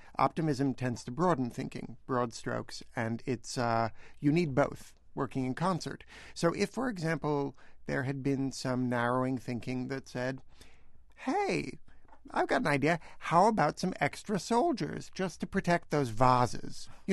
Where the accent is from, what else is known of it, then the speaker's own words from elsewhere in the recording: Canada; being Canadian